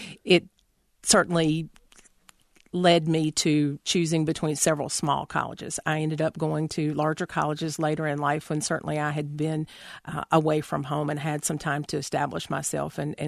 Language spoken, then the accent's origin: English; Charlotte, North Carolina, United States; also born or lived in Monroe / Matthews / Salisbury; I was born in Charlotte, but we really lived in some of the more small communities around Charlotte. As Dad worked for the McDonald's chain, we lived in Monroe and Matthews and Salisbury and other small places.